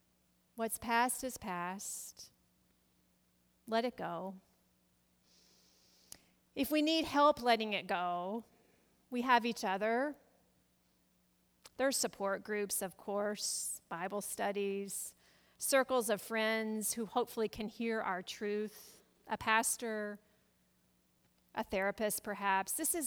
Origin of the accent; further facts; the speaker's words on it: Auburn, Alabama, United States; moved away; my hometown of Auburn, Alabama, still a place very, very dear to my heart. I have now lived in the Midwest for over half my life, so my roots are just as much here, but they grow deep down south.